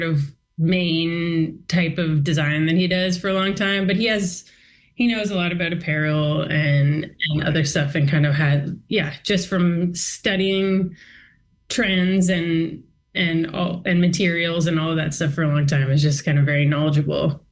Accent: Toronto, Ontario, Canada; also born or lived in Montreal; I grew up in Toronto, moved to Montreal to study music at Concordia, and then stayed for a couple years.

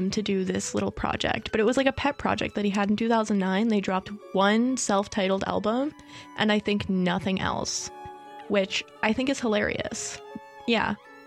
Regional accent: Toronto, Ontario, Canada; Well, I'm from Toronto.

